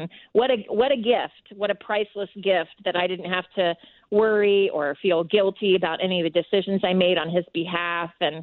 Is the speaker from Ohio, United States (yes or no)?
yes; Dayton, Ohio, United States; I'm originally from Dayton, Ohio, so right. I was back home visiting him and having a party there.